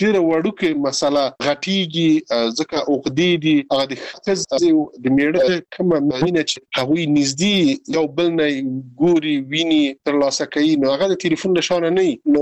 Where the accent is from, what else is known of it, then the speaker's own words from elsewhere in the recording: Afghanistan; زه چې په افغانستان کې یو وګړی یم اوسېږم